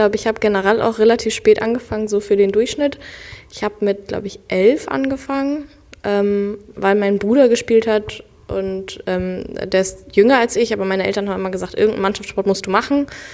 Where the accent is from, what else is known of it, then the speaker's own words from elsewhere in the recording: Kiel, Schleswig-Holstein, Germany; ich bin in Kiel aufgewachsen